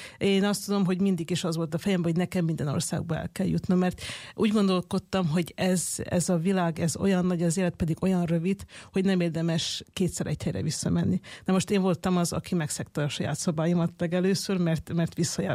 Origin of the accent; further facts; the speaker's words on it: Bečej, Vojvodina, Serbia; amíg egy gyógyszertárban dolgoztam Óbecsén, ahonnan származom Vajdaságból